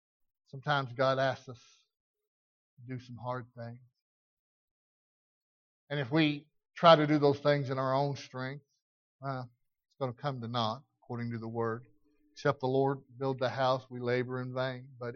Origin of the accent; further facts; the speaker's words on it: Arkansas, United States; now in Las Vegas, United States; Yes, I'm from Arkansas, and I'm proud to be from Arkansas, but listen to me. Las Vegas is my home.